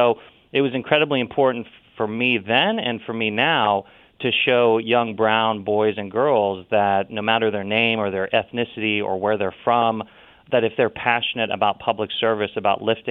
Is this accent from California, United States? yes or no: no; Ohio, United States; As a result, I vaguely look Hawaiian, but I'm from Ohio.